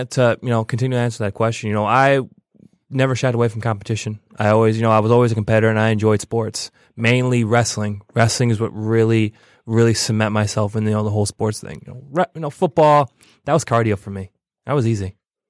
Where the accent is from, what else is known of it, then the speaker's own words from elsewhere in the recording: Pontiac, Michigan, United States; So, you know, I'm a kid from Pontiac, you know, you know, came from some rough streets, and you know, wrestled.